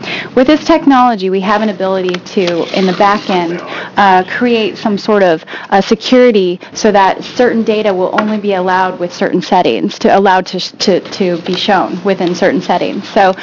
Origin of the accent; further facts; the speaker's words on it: Cannon Beach, Oregon, United States; I'm from Cannon Beach, and I have a passion for knowing what's going on in the coastal area.